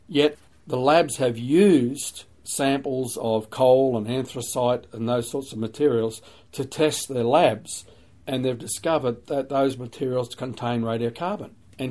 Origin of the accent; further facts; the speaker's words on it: Sydney, New South Wales, Australia; I grew up in Sydney. I attended church at an early age.